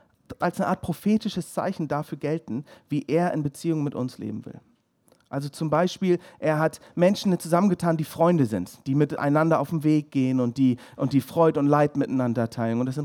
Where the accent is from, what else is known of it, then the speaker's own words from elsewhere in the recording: England, United Kingdom; ich bin Engländer, ich habe eine besondere Verbindung zum Könighaus.